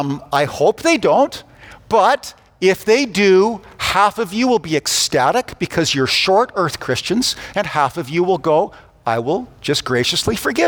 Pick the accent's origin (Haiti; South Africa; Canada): Canada; Calgary, Alberta; So, when I moved from Haysboro in South Calgary to Lakeview, I was in grade 3. Moving from Haysboro to Lakeview meant we lived in a different house on a different street.